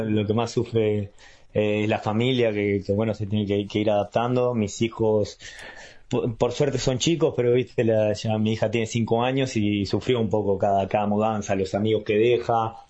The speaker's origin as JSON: {"language": "Spanish", "town": "Punta Gorda", "region": "Montevideo", "country": "Uruguay", "tie": "born or raised there", "said": "Y soy en la adolescencia en Punta Gorda, la verdad que fui bastante nómade también"}